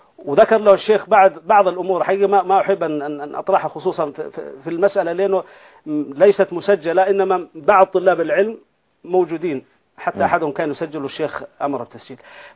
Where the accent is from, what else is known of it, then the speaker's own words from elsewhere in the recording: Saudi Arabia; من عندنا بالسعودية